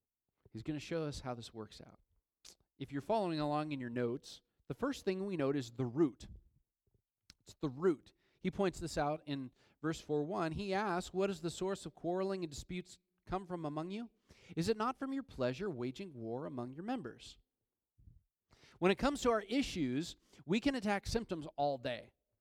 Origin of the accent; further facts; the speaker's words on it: Linden, United States; I'm a pastor's kid. And I grew up in Linden.